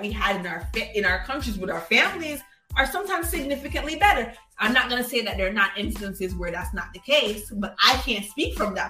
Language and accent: English; Jamaica; I'm a Jamaican kid who's never had to...